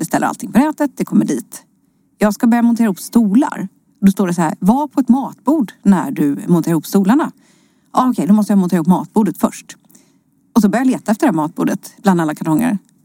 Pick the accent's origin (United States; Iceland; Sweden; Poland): Sweden; Småland; Va? Jag är ju från Småland.